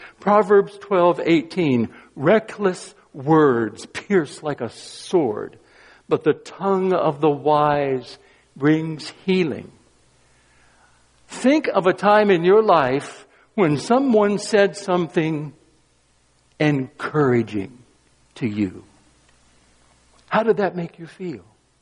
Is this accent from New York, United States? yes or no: no; Rockingham, North Carolina, United States; True story, when I was a boy, young boy growing up in Rockingham, North Carolina, Mrs. Copeland lived four doors down the street from me.